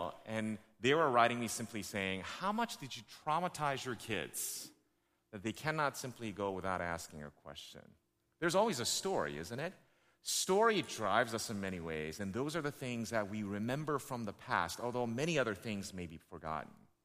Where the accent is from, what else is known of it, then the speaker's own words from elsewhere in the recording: United States; And I realize for you and I, especially growing up in America, hearing that someone is a slave is appalling to us.